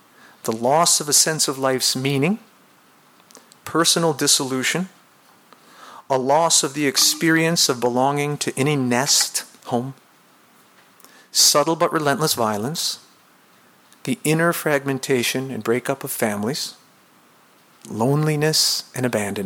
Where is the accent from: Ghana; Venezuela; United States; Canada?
Venezuela; I grew up in Venezuela, or at least for 5 years of my life was in Venezuela.